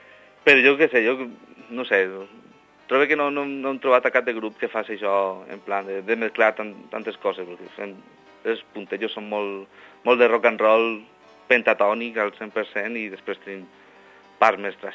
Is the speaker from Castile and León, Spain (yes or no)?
no; Cartagena, Region of Murcia, Spain; jo soc de Cartagena, parlo valencià